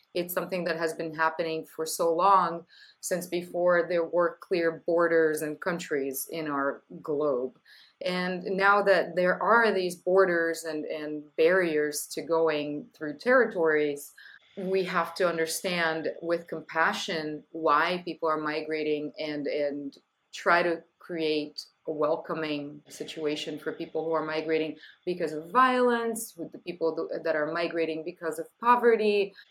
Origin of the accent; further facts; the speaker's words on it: Brazil; now in United States; I am Brazilian American, and having my whole family in Brazil and being pretty much the only person from my family that lives in the United States